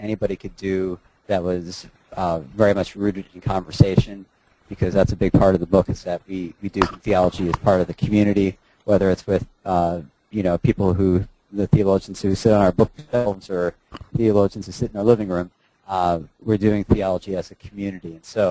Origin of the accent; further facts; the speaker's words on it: Philadelphia, Pennsylvania, United States; I'm from Philadelphia originally